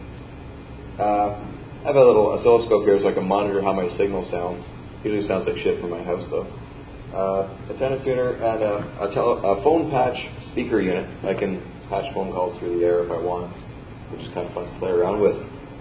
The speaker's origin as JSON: {"language": "English", "country": "Canada", "said": "I am a Canadian, and I've always found it bizarre."}